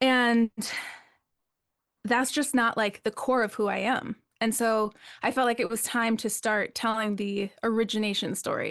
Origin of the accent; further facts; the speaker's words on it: Wisconsin, United States; moved away; growing up in Wisconsin with that feeling, I felt a little bit trapped there. Like I knew that if I wanted my career to go farther, I really had to leave Wisconsin.